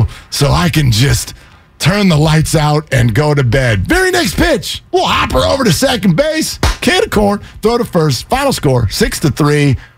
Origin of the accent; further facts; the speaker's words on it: California, United States; We are born and bred in the Bay Area, damn it.